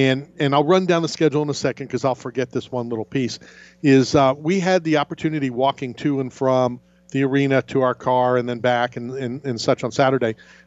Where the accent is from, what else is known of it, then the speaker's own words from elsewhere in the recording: Philadelphia, Pennsylvania, United States; born there; now in Tampa Bay, United States; But I wasn't born in Tampa Bay. And I will always say I was born in Philadelphia.